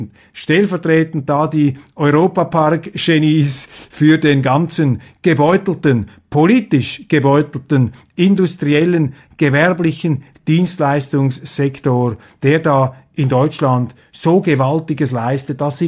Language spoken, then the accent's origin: German; Switzerland; das denke ich jetzt einfach hier als Schweizer